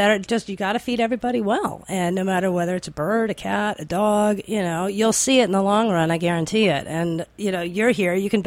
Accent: New York, United States; Yeah, I was going to say, as a New Yorker, you know, we're the worst at this.

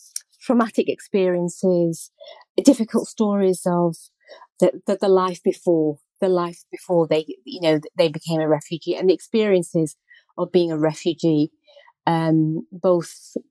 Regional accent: Manchester, North West England, United Kingdom; now in London, United Kingdom; I grew up in Manchester and I moved to London in my 20s.

